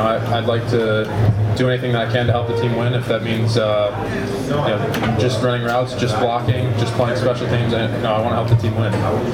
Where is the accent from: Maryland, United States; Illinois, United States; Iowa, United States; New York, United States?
Illinois, United States; I'm from the Chicagoland area, so lots of Notre Dame fans, and had a lot of family and friends after those games.